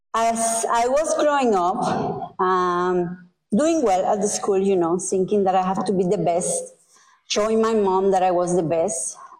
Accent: Cuba; English is a second language; I am from Cuba. You may be here from my accent

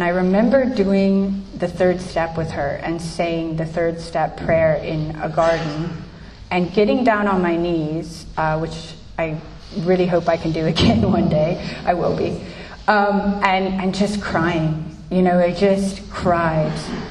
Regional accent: United States; And I tried to run because I'm American, as you know, and I had...

